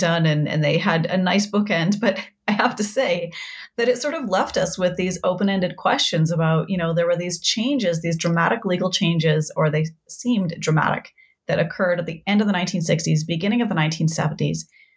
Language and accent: English; Saskatoon, Saskatchewan, Canada; I started my undergraduate work at the University of Saskatchewan. I grew up in Saskatoon, but I finished that work at Dalhousie University in Halifax. I did master's work in Saskatoon again, and then went to McMaster for my PhD.